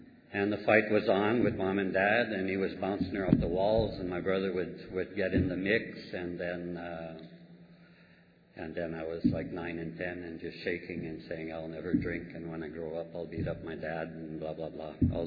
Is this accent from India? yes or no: no; Ottawa, Ontario, Canada; I am an alcoholic. I'm from Ottawa, Canada.